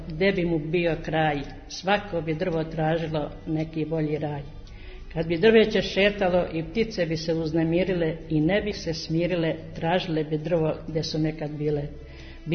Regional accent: Barič, Belgrade, Serbia; dolazim iz Barića kod Obrenovca.

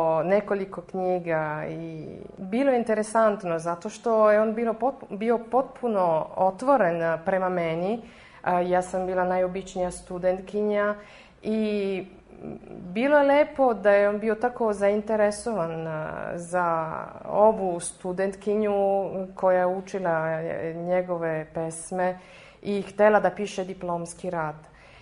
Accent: Italy; Serbian is a second language; ja sam Italijanka i učila sam srpski jezik i književnost na fakultetu.

